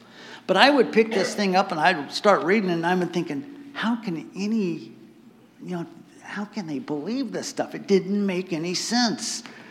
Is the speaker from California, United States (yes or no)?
yes; Newport Beach, California, United States; I grew up in Newport Beach